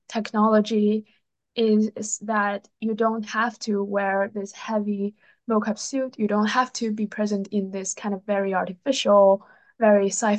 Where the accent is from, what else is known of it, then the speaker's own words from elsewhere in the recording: China; And I grew up in China, and my grandma is a Manchu, which is a minority ethnic group.